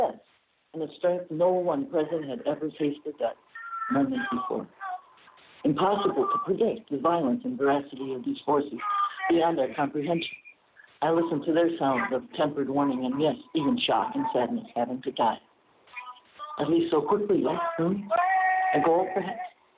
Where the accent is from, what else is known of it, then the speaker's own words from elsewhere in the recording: Wisconsin, United States; I mentioned I was from Wisconsin